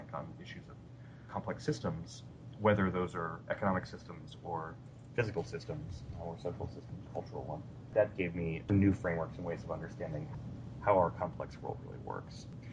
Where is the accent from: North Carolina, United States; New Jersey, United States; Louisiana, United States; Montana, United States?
North Carolina, United States; I grew up in North Carolina, the son of two social workers who worked at nonprofits.